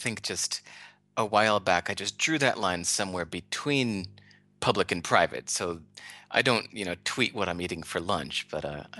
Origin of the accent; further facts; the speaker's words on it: California, United States; born there; accent: American; as you can tell by my accent, I'm American, born in California